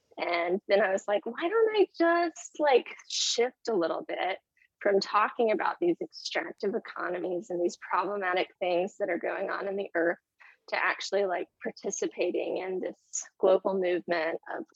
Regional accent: Alabama, United States; born there; as I would travel between Maryland and my home state where I was born, of Alabama

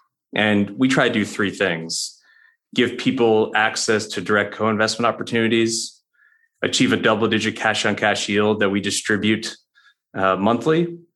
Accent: New York, United States; moved away as an adult; now in Nashville, United States; I am a New Yorker who married a Nashville girl.

